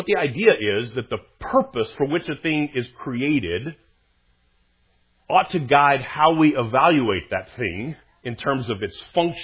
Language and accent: English; Texas, United States; I grew up in North Texas and Northwest Texas, and that's tornado country, Tornado Alley.